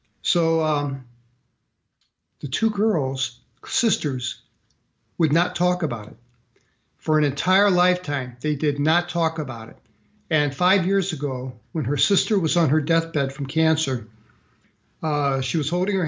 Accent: St. Louis, Missouri, United States; We were both city kids. I grew up in St. Louis, Missouri.

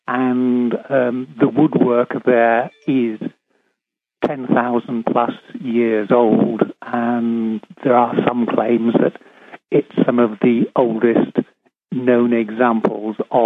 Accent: Scarborough, Yorkshire and the Humber, United Kingdom; because I grew up there in Scarborough, which is a town in the middle between the moors and the wolves, coastal town.

